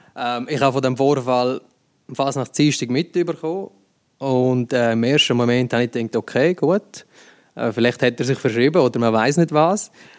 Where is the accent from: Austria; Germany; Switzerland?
Switzerland; St. Gallen; ich komme aus dem Sarganserland. Sarganserland ist eigentlich eine SVP-Hochburg.